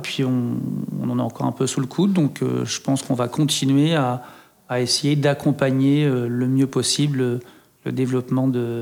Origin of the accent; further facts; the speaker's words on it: Caen, Normandy, France; born there; also born or lived in Évreux; Donc moi, je suis un Normand pure souche puisque je suis né à Caen. J'ai vécu à Évreux.